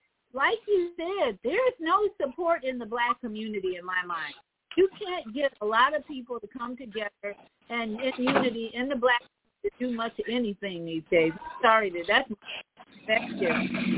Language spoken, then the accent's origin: English; Chicago, Illinois, United States; I grew up in Chicago.